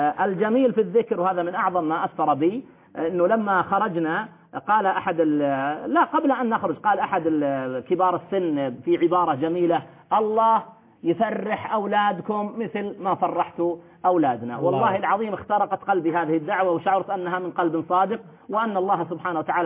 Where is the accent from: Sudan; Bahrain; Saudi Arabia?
Saudi Arabia; تبوك عندنا في المملكة العربية السعودية